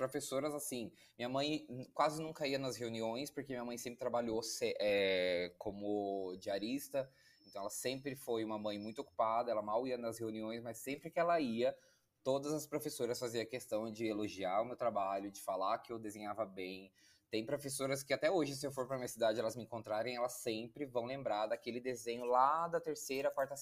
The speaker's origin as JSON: {"language": "Portuguese", "town": "Salto", "region": "São Paulo", "country": "Brazil", "lives_now": "São Paulo, Brazil", "said": "eu tenho 31 anos, moro aqui em São Paulo há 6 anos, quase 7. Eu sou do interior daqui de São Paulo, de uma cidade chamada Salto. Não sei se vão conhecer, é uma cidade bem pequena."}